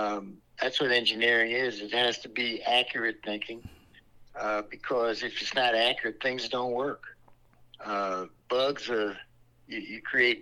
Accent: Baltimore, Maryland, United States; I grew up in Cherry Hill.

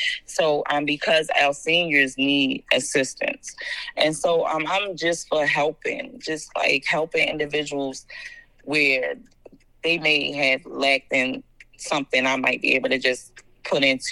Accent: Baltimore, Maryland, United States; I go back to that recreation center because I know growing up in Baltimore City, recreation centers were the outlet for youth.

